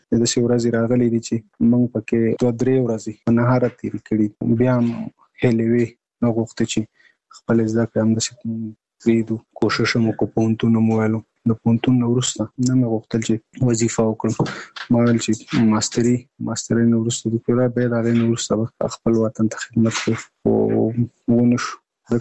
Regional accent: Nangarhar, Afghanistan; now in Kabul, Afghanistan; زموږ کور په ننګرهار کې دی، زه په کابل کې یم،

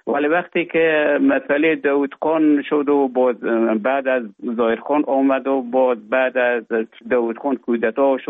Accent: Afghanistan; now in Finland; از افغانستان طالبان آمدن به اوج گذاره محکمه که مشکل بود و آمدم به طرف های روسیه و از روسیه آمدم به ایجه بفنلا.

